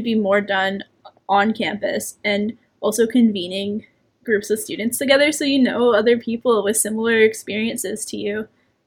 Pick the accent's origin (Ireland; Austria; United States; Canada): Canada; British Columbia; now in Quebec, Canada; I had to figure out the healthcare system in Quebec because I came from British Columbia